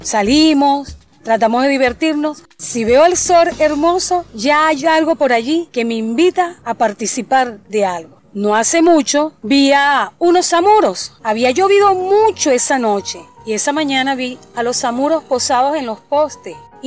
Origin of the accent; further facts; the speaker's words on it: Venezuela; Soy venezolana y aquí somos luchadores de nacimiento.